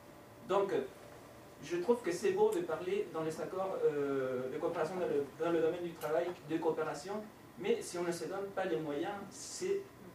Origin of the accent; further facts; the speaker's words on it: Peru; Je vous mentionne par exemple le cas de mon pays d'origine, le Pérou.